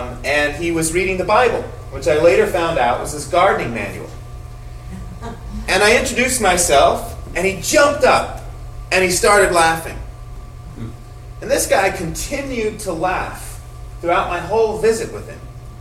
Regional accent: Arizona, United States; when people heard that I was from Arizona and interested in water issues

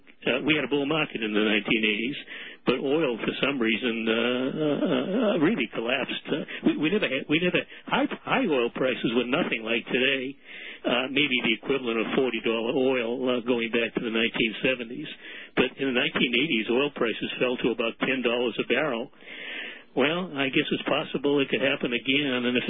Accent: Illinois, United States; when he was a state senator in my home state of Illinois.

